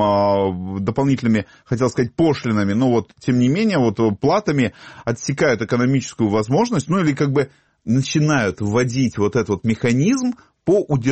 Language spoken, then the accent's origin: Russian; Simferopol, Crimea, Ukraine; я из Симферополя ничего не могу сказать.